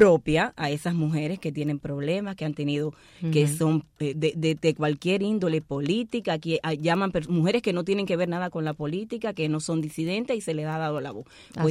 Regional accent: Cuba; moved away; Yo llegué de Cuba hace 1 año y 6 meses

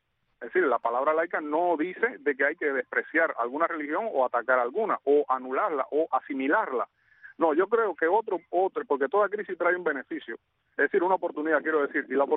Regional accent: Cuba; los judíos existimos, pero existimos como pueblo, existimos como cubanos, existimos también con nuestras tradiciones

